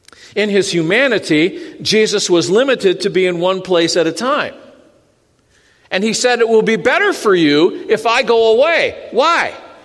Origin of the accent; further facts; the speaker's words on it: United States; I love this country. I'm so glad I'm an American.